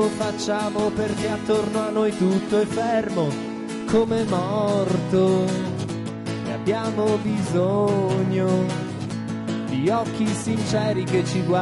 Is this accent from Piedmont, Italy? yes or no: yes; Turin, Piedmont, Italy; vengo da Torino